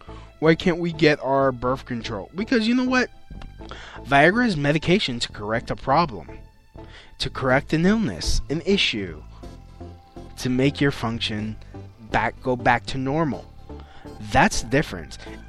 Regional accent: Brooklyn, New York, United States; So, hey, I'm from Brooklyn. I'm a New York City kid.

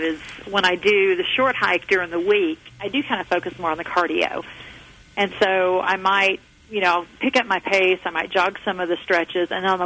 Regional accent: Arkansas, United States; I had no idea the beauty that we have right here in Kansas. I'm from Arkansas originally. We've lived in the southeast

